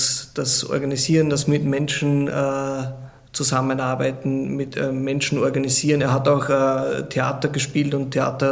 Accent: Austria; also als Österreicher musst du ja Skifahren

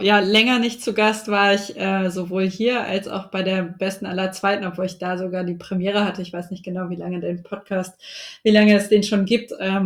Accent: Wolfenbüttel, Lower Saxony, Germany; Da bin ich groß geworden, beziehungsweise ganz ursprünglich komme ich aus Wolfenbüttel, das ist kurz vor Braunschweig.

